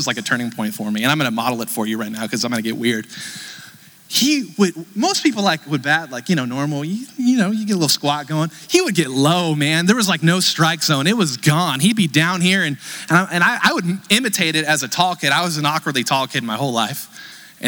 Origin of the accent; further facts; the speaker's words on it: California, United States; Now, I'm from California. I'm from the San Francisco Bay Area, and when it comes to baseball, I am a lifelong San Francisco Giants baseball fan.